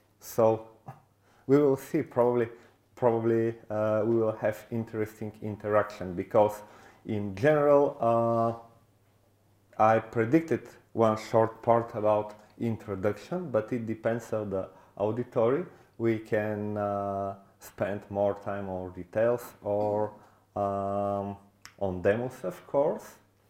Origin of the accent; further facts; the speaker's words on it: Bulgaria; English is a second language; I'm from Bulgaria